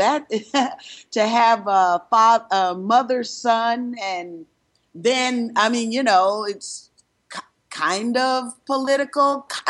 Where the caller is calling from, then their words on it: Dhaka, Dhaka Division, Bangladesh; I'm calling from Dhaka, Bangladesh.